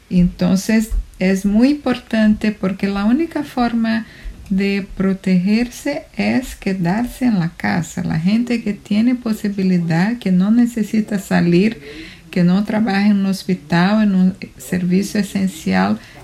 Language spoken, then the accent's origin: Spanish; Brazil; Spanish is a second language; now in New York, United States; Yo soy brasileña y vivo en Queens, en Nueva York.